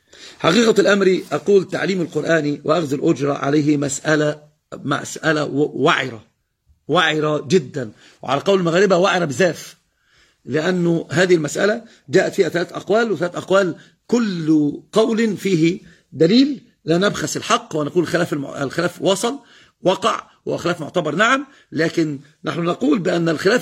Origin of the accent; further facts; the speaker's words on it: Egypt; والحالة الثانية عندنا في مصر